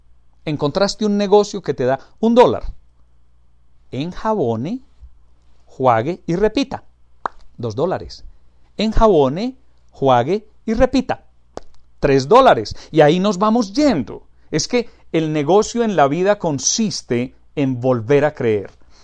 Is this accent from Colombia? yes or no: yes; Colombia; Mira, sin ir muy lejos, en mi país, Colombia, yo siento vergüenza.